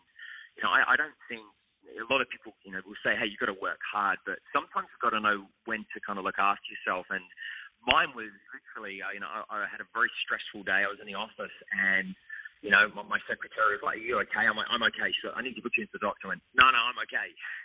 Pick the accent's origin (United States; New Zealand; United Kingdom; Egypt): United Kingdom; England; I'm English, so my stiff upper lip is probably the word I'd use.